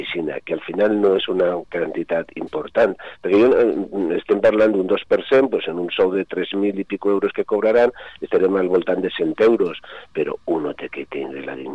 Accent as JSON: {"language": "Catalan", "town": "Benetússer", "region": "Valencian Community", "country": "Spain", "tie": "born or raised there", "said": "Jo he sigut regidor al meu poble, concretament a Benetússer, des dels 18 anys"}